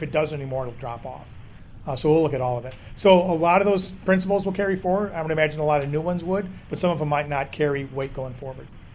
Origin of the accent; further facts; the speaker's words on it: St. Joseph, Michigan, United States; I'm from St. Joe, Michigan.